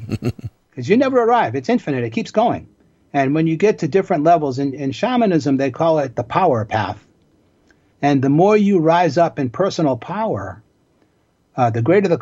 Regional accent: Boston, Massachusetts, United States; I grew up in Boston in the neighborhood of Dorchester. We like to brag … is from Dorchester.

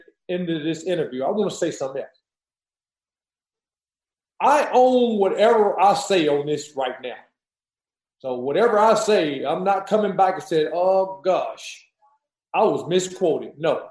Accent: Louisiana, United States; Really didn't work out a lot when I was growing up in Louisiana.

